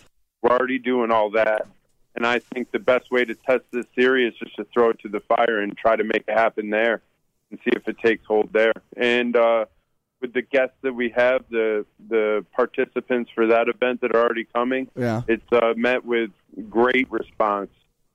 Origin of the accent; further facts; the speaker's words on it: Bath, New York, United States; My very first event I ever hosted was actually up in my hometown outside of Bath, New York, where I grew up